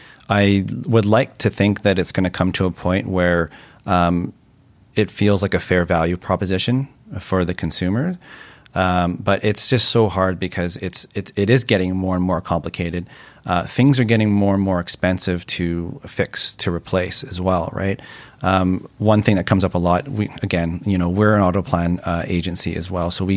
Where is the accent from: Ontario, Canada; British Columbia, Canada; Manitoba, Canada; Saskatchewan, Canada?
British Columbia, Canada; Vancouver; I grew up in Kerrisdale on the west side, so that's always home for me. I recently moved to East